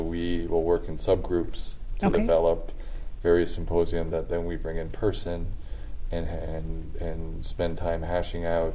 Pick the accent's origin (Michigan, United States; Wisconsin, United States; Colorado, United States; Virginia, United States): Michigan, United States; now in Charleston, United States; a fun fact about me is that I grew up in Michigan, but now live in the warm, sunny state of Charleston.